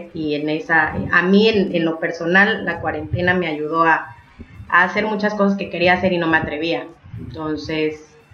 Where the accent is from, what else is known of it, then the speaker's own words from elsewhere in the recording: Puerto Escondido, Oaxaca, Mexico; Ya estoy en Puerto Escondido, Oaxaca, de donde soy.